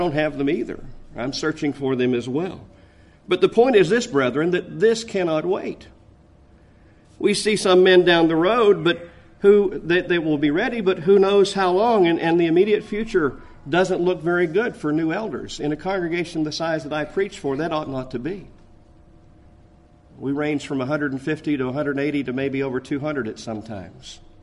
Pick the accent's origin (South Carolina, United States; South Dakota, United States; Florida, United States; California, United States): Florida, United States; Lakeland; I grew up in Florida and watched most of the Apollo and many of the shuttles go off from my home in Lakeland.